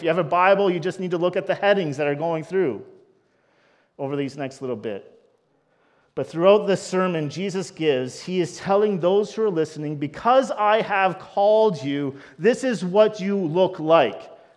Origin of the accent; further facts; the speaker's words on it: Canada; I am very clear to say, no, I'm Canadian. I'm proud of that.